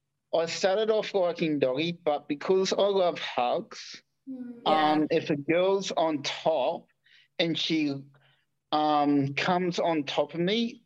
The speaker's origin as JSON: {"language": "English", "town": "Sunshine Coast", "region": "Queensland", "country": "Australia", "also_born_or_lived": "Sydney", "said": "I used to live in Sydney for about 4 years. So I'm actually from the Sunshine Coast. But I went down to Sydney with my parents for life experience."}